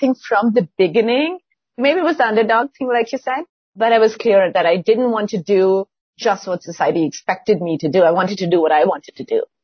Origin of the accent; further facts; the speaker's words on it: India; now in United States; Like you said, I was born and brought up in India